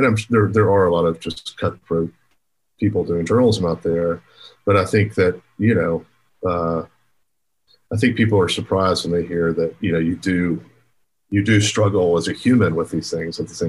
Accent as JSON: {"language": "English", "region": "Alabama", "country": "United States", "said": "And so I think for us, even though we're from Alabama, even though we know this world and we're students in this era"}